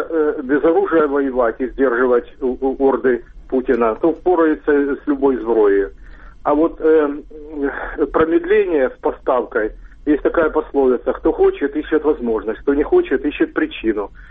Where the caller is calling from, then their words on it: Dnipro, Dnipropetrovsk Oblast, Ukraine; Дніпропетровськ.